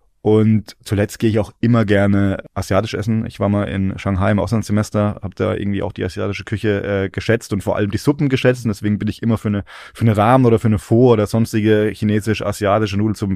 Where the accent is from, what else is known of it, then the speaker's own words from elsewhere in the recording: Würzburg, Bavaria, Germany; Ja, bei uns im Frankenland, ich komme aus Würzburg, da geht es eher um Wein.